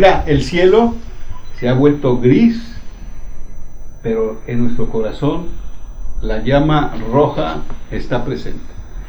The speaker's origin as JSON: {"language": "Spanish", "town": "Guadalajara", "region": "Jalisco", "country": "Mexico", "tie": "born or raised there", "said": "Para los que nacimos en Guadalajara, y más para mí, por ejemplo, que nací en la primer mitad del siglo pasado, en 1948 para ser exactos, o sea, he ido viendo a la ciudad crecer"}